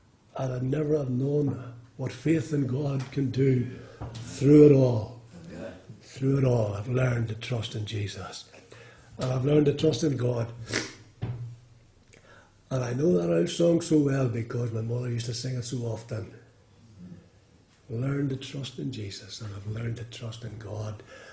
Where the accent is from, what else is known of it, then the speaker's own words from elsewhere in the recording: Lurgan, Northern Ireland, United Kingdom; I come from Lurgan